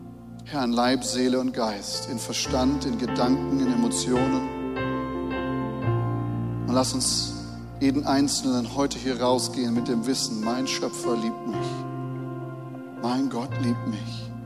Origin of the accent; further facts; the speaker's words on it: Germany; Ja, ich bin doch Deutscher